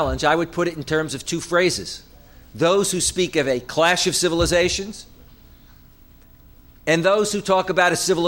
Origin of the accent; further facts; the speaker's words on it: New York, United States; So as I grew up in New York, which is a very cosmopolitan area, for as far as you could walk, there were no mosques.